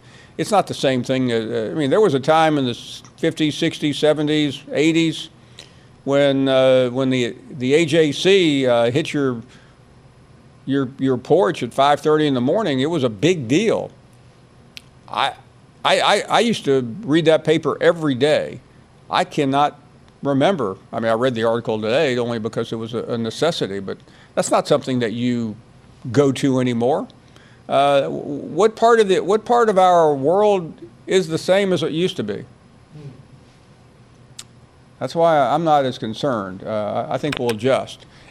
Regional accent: Tennessee, United States; also born or lived in Alabama; But then again, I'm from Tennessee and lived in Alabama.

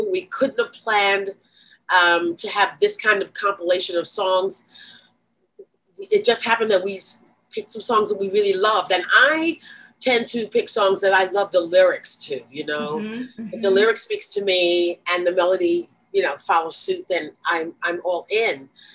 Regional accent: Brooklyn, New York, United States; I grew up in Brooklyn, you know, I got lots of Jewish friends

